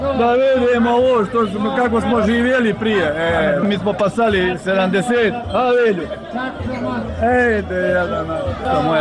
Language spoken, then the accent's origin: Serbian; Budva Municipality, Montenegro; Ja sam iz Paštrovića, nisam odavno bio u Budvu